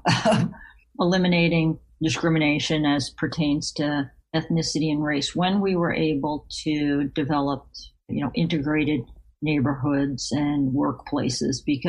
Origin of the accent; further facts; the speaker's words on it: East Coast, United States; born there; Well, you know, I was born on the East Coast.